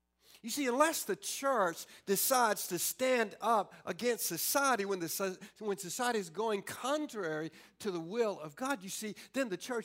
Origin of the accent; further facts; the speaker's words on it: Orangeburg, South Carolina, United States; when I grew up in the South, and every Sunday morning at 5 minutes to 11, what do you think happened? The bells tolled, and those bells rang out, and everybody in my good old Orangeburg, South Carolina, knew it was time to come to church.